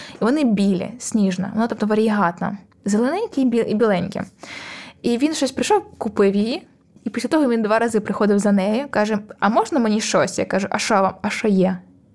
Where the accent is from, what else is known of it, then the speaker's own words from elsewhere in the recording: Vovchansk, Kharkiv Oblast, Ukraine; в мене батьки з Вовчанська, ми взагалі з Вовчанська.